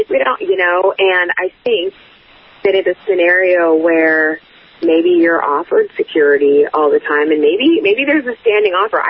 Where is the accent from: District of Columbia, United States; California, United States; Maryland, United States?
District of Columbia, United States; Washington; he got drafted by Washington, and I was like, oh, this is amazing. My hometown team gets him.